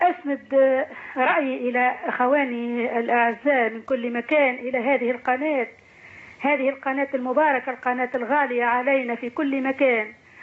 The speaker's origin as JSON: {"language": "Arabic", "country": "Tunisia"}